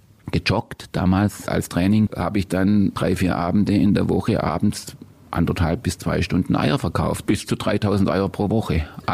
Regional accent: Ursenwang, Baden-Württemberg, Germany; Ich komme aus Ursenwang. Das ist ein Vorort von Göppingen.

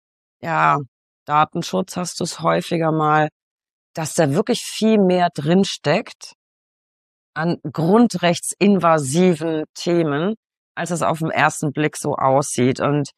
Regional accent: Bavaria, Germany; Ich komme aus Bayern, ich darf das sagen.

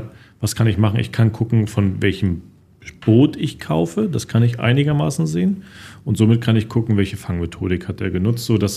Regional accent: Saxony, Germany; born there; ich komme ja aus Sachsen gebürtig

